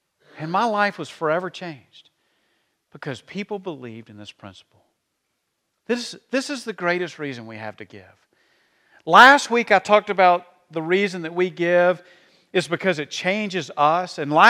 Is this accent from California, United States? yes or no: no; Georgia, United States; If you've been around here for a while, you know that I grew up in the Middle Georgia area. I was gone for about 13 years before I came back.